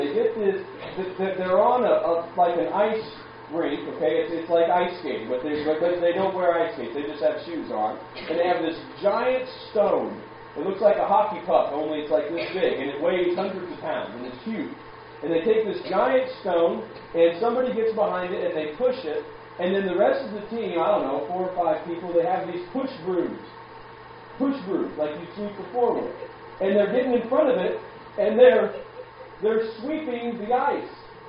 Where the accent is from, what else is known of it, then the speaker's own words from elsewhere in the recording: Maine, United States; now in Wellington, New Zealand; I grew up in Maine, and you guys here in Wellington. We don't really have winter.